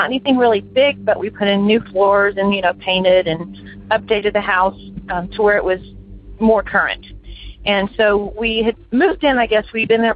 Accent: Houston, Texas, United States; I'm from Houston, Texas.

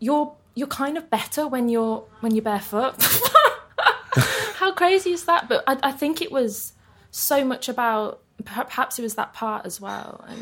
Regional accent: Birmingham, West Midlands, United Kingdom; Really close to there, but not in, like, Bourneville, which is, like, the Quaker village.

